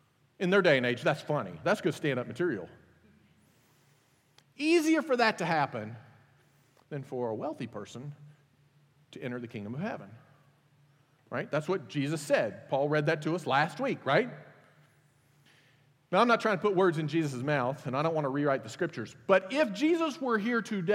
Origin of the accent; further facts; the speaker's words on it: United States; I'm an American. I love America.